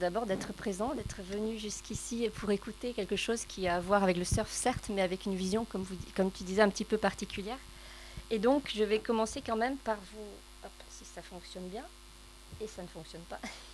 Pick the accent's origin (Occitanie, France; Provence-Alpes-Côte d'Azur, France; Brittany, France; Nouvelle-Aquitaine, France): Nouvelle-Aquitaine, France; Bordeaux; now in Strasbourg, France; je suis originaire de Bordeaux, où j'ai appris à surfer en Handaï quand j'étais toute jeune.